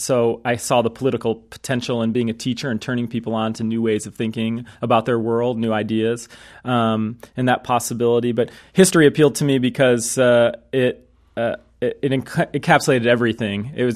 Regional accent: Cleveland, Ohio, United States; also born or lived in Baltimore; Well, I grew up in Cleveland, Ohio. I was born in Baltimore and kind of saw the good and the bad of urban inequality there.

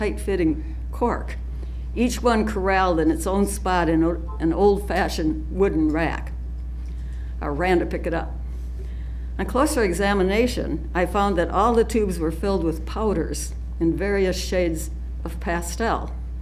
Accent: Wisconsin, United States; I don't know if I was born a skinflint or just picked up the scavenging bug from growing up in Crawford County, Wisconsin.

